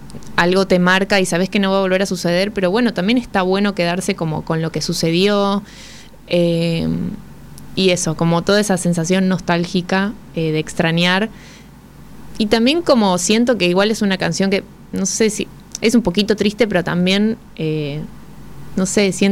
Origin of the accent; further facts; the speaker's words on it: La Rioja, Argentina; also born or lived in Buenos Aires; En realidad nací acá en Buenos Aires, pero sí, a los meses me fui a vivir a La Rioja porque ahí ya vivían mis papás. Entonces, ahí me crié.